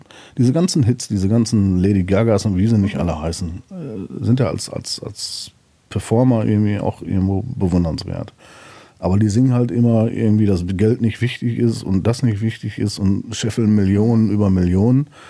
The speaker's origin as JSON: {"language": "German", "region": "North Rhine-Westphalia", "country": "Germany", "said": "da bin ich typischer Westfale"}